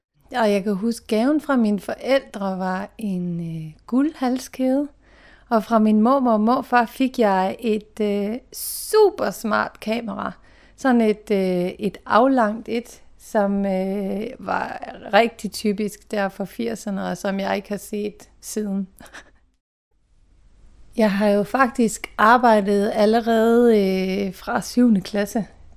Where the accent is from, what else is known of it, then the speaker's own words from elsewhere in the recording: Vestbirk, Central Denmark Region, Denmark; also born or lived in Nykøbing Falster; og jeg er godt nok født i Nykøbing Falster, men jeg er vokset op i Vestbirk, hvor jeg boede fra jeg var knap 2 år gammel og til jeg flyttede hjem fra mine forældre. Jeg er født i 1971